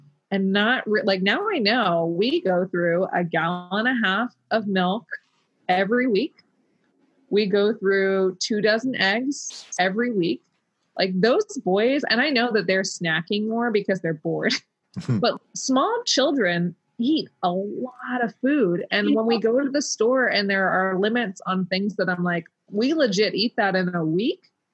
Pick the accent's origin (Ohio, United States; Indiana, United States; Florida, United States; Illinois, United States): Indiana, United States; I'm from Indiana, Mary.